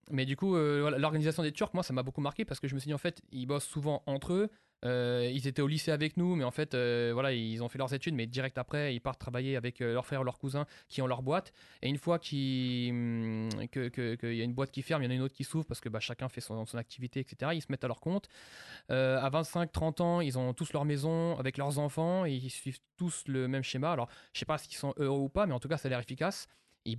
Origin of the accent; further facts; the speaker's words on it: Normandy, France; en tant que Français blanc, moi, je vais parler de ce que je connais. Donc moi, je viens de Normandie